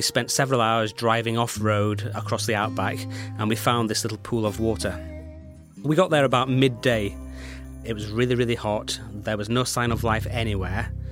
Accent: United Kingdom; Being a Brit, when I'm over there, it feels like I am in another world.

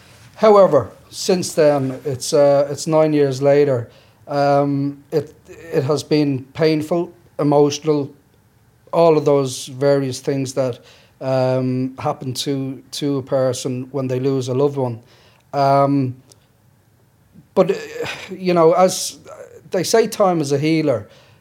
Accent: Ireland; Now, I'm an Irish man, I'm very proud of it.

